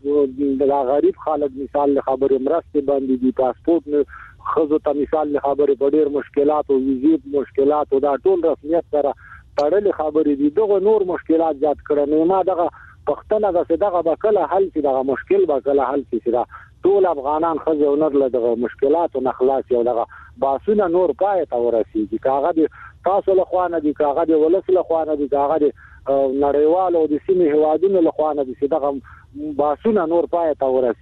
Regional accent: Afghanistan; زه افغان مهاجر يم، کډلی زدران يم،

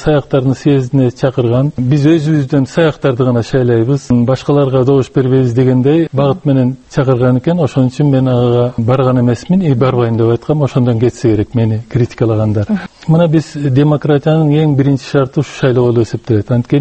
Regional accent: Bishkek, Kyrgyzstan; also born or lived in Jalal-Abad Region; мен Жалал Абад облусунда төрөлгөм, 10 жашымда чейин ошол жерде жашадым, андан кийин Бишкекте өстүм, чоң атам ошол илгери айдалып кеткен экен Сусамырдан, ошон үчүн условный саякмын да.

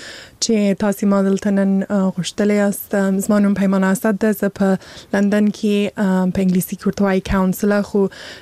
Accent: Afghanistan; born there; زه په هغه ځای کې پیدا سوی یم. چې هلته لوی سوی نه یم، هلته مې درس ویلی نه دی، خو مور و پلار مې افغانان دي، زه خپله افغان یم.

